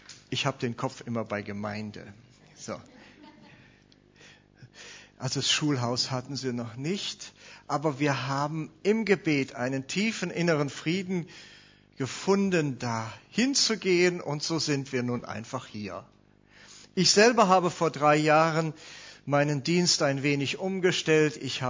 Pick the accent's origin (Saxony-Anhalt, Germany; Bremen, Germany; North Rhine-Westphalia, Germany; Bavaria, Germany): North Rhine-Westphalia, Germany; ihr hört an meinem Dialekt, ich komme aus Kölner Gegend. Ich versuche Hochdeutsch zu sprechen